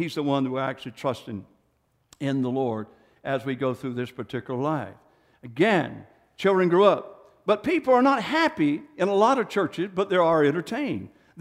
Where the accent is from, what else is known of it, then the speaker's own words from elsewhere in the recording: United States; born there; just because I was born in America does not make me a saint